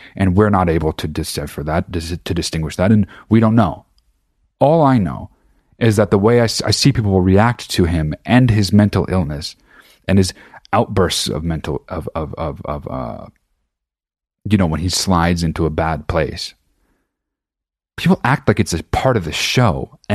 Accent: New Jersey, United States; now in Los Angeles, United States; I'm 37 years old. I'm fucking from New Jersey. I live in Los Angeles.

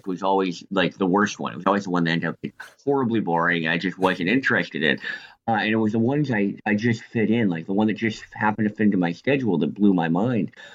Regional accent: Northern Canada, Canada; my background is I'm actually from Canada. I grew up in northern Canada, ironically, because this wasn't intentional, about 2 hours away from the sites of one of the gold rushes that I studied.

